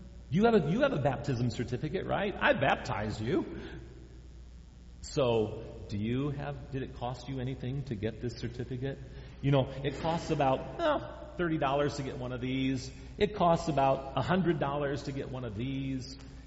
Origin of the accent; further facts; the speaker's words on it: United States; born there; so that shows that I was born here in America.